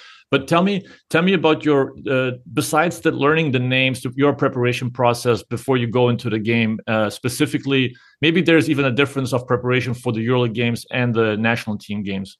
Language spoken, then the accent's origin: English; Germany; also born or lived in Shreveport, United States / Monticello, United States; now in United States; I grew up in Germany, but if you go from Germany to a small town in Louisiana in Shreveport, and then go to even a smaller town that goes in southeast Arkansas, Monticello